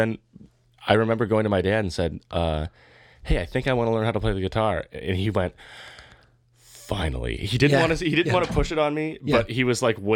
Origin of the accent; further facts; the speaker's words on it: Tulsa, Oklahoma, United States; But I grew up in Tulsa, Oklahoma, and so my earliest musical memories were with my dad's CD collection.